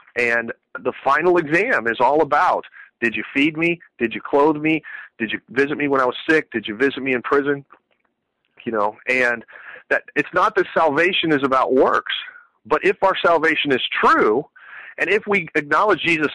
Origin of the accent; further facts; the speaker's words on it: Mexico; You know, I grew up in Mexico.